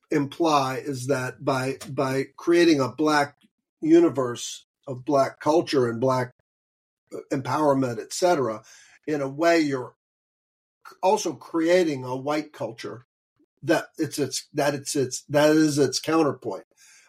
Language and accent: English; the South, United States; I grew up in the South.